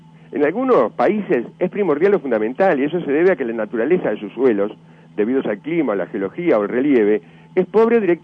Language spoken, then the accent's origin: Spanish; Uruguay; lo que más nos conviene a todos como uruguayos